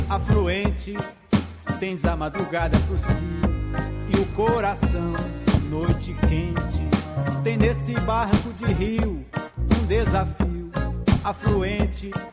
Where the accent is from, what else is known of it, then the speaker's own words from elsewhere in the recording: São Paulo, Brazil; Eu sou de São Paulo.